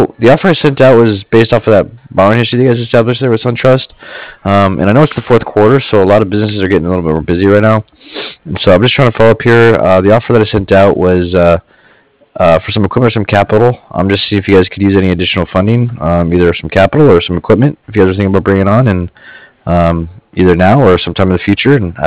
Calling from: Cardiff, Wales, United Kingdom; I'm calling from Cardiff.

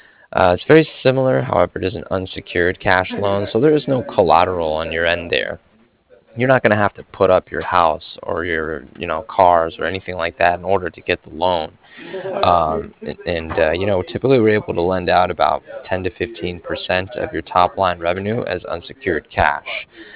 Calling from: Cardiff, Wales, United Kingdom; I was calling from Cardiff.

